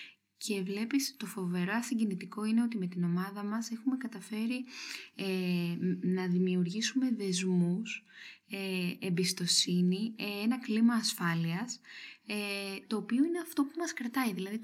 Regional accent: Thessaloniki, Central Macedonia, Greece; born there; Δηλαδή, εγώ σήμερα γεννήθηκα στη Θεσσαλονίκη.

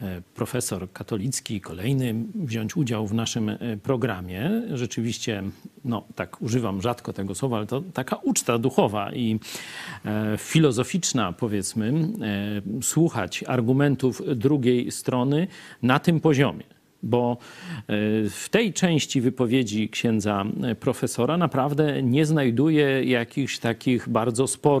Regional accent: Kraśnik, Lublin Voivodeship, Poland; ja z Kraśnika, no to praktycznie te same mniej więcej kształtowały nas wydarzenia

